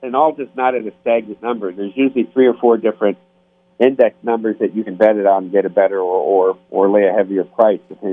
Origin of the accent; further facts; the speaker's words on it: Dubuque, Iowa, United States; I remember growing up in Dubuque.